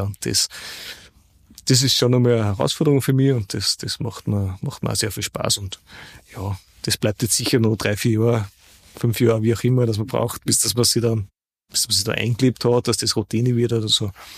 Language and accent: German; Upper Austria, Austria; ich komme aus dem Müviertel